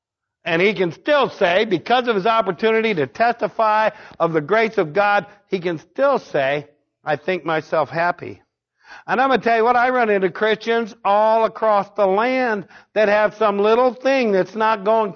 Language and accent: English; Ohio, United States; And I go, no, I'm from Ohio.